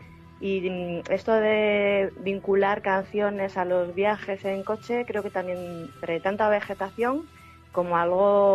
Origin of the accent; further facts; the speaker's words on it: Valverde de la Vera, Extremadura, Spain; Yo crecí en Valverde de la Vera, mi familia es de la Vera y del Valle del Jerte, y somos familia numerosa, 4 hermanos